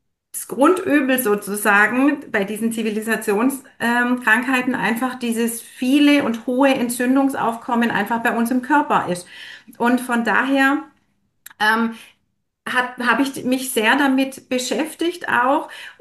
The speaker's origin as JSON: {"language": "German", "region": "Baden-Württemberg", "country": "Germany", "said": "ich komme aus dem Schwabenland"}